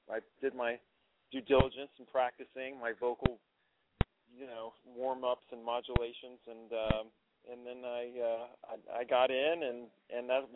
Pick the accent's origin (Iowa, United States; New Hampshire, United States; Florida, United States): Florida, United States; Yeah, I'm from Florida, and I'm in Florida right now, soaking it up, just loving it.